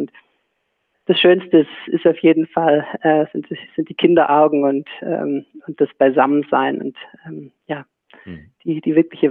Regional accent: Bad Waldsee, Baden-Württemberg, Germany; Aulendorf liegt im Oberschwäbischen. Ich komme aus der Bodenseer Region, aus Bad Waldsee genauer gesagt.

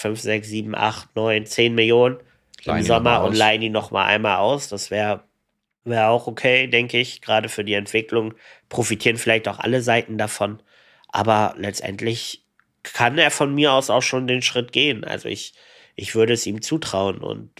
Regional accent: Hamburg, Germany; Gerade wir beide haben da schon sehr viel gesehen als Hamburger

